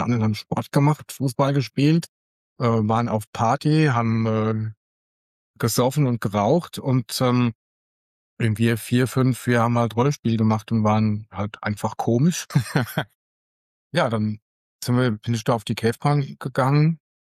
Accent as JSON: {"language": "German", "town": "Frankfurt", "region": "Hesse", "country": "Germany", "moved": "as an adult", "lives_now": "Aschaffenburg, Germany", "said": "Ich bin 1994 schon von Frankfurt nach Aschaffenburg umgezogen. Ich bin Frankfurter eigentlich."}